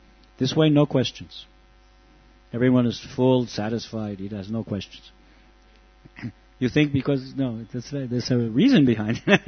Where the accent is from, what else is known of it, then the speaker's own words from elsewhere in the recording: New York, United States; New York, New York. I'm also from New York.